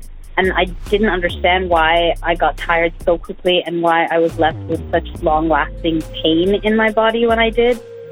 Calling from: Torrance, California, United States; I'm calling from Torrance, California.

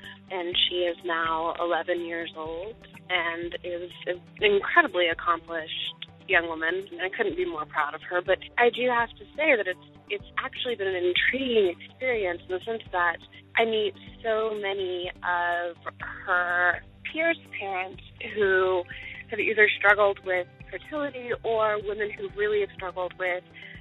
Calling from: Austin, Texas, United States; I'm calling from Austin, Texas.

